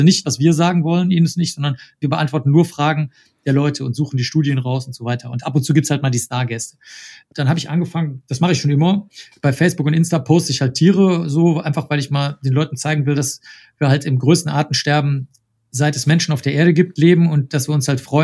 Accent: Cologne, North Rhine-Westphalia, Germany; Ich bin in Köln aufgewachsen. Das ist also nicht weit von hier.

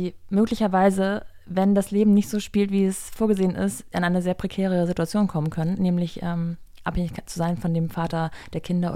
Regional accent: Berlin, Germany; Also ich bin aufgewachsen im Osten Berlins. Da ist sowieso die Situation ganz anders.

